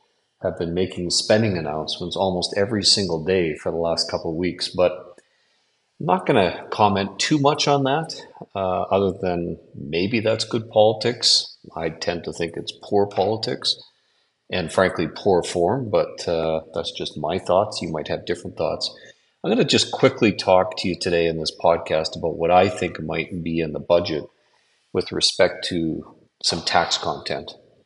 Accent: Canada; I'm a Canadian tax expert who has over 30 years of experience at a specialist level dealing with Canada-U.S. tax matters for the private client.

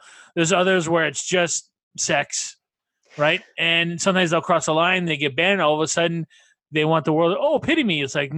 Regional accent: Canada; I'm a Canadian actor

